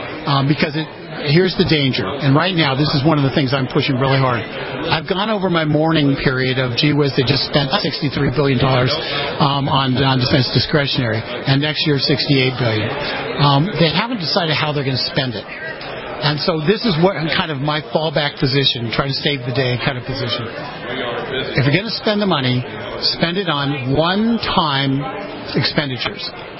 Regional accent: Riverside, California, United States; also born or lived in Corona; I grew up in Riverside, California, and Riverside in Corona.

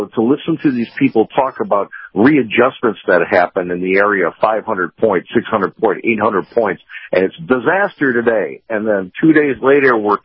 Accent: Chicago, Illinois, United States; I am originally from the Chicago area, yeah.

